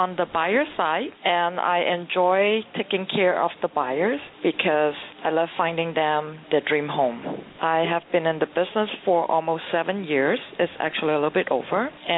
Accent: Malaysia; first language Cantonese; English is a second language; also born or lived in Hong Kong; I was actually born in Hong Kong, and I was raised in Malaysia.

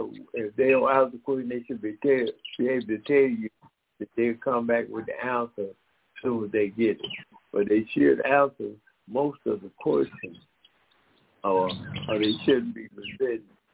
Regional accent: Decatur, Georgia, United States; And Dayak, while we are from Decatur, Georgia, in Atlanta, and Decatur, Georgia, in Georgia.

